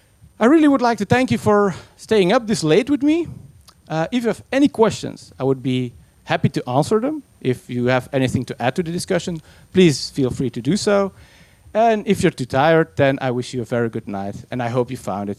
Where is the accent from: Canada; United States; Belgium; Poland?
Belgium; I'm from Belgium, and our nuclear reactors are as stable as the mental state of our politicians